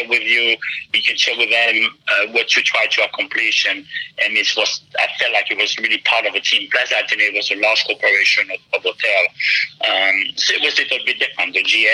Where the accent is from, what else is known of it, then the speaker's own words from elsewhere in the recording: Lille, Hauts-de-France, France; now in Cincinnati, United States; Cincinnati is very similar to where I grew up in France. I grew up in Lille, north of France, which is between Paris and Bruxelles.